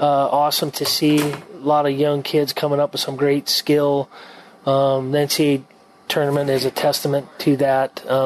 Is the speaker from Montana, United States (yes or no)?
yes; Montana, United States; Growing up in Montana, we had lost our Division I programs when I was a young kid